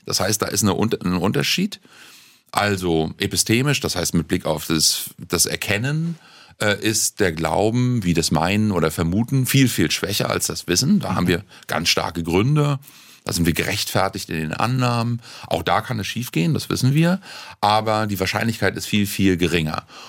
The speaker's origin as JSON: {"language": "German", "region": "East Germany", "country": "Germany", "said": "Ich komme jetzt aus dem Osten und da haben wir eine total durchsäkularisierte Gesellschaft."}